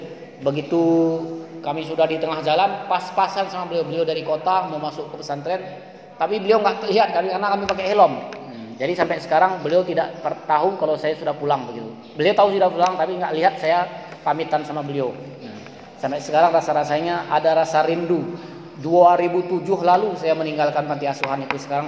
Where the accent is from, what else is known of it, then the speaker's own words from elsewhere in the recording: Alur Langsat, Aceh, Indonesia; Pantai Dona Salim Pinin, dari Salim Pinin nanti belok ke kanan. Jumpalah kampung saya, Alur Langsat namanya.